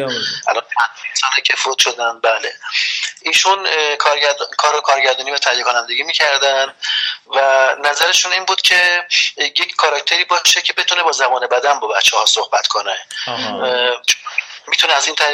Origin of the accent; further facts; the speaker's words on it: Tehran, Tehran Province, Iran; برای من اهل تهران هستم، خودم تهران متولد شدم